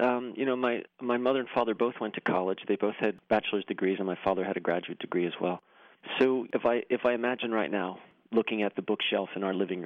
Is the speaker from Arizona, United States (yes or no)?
no; Dallas, Pennsylvania, United States; also born or lived in Wilkes-Barre / Plains; And so I grew up in Dallas, Pennsylvania, or more properly, as one of my friends from high school would say, in Fernbrook. So I was raised in Fernbrook and was there for 18 yea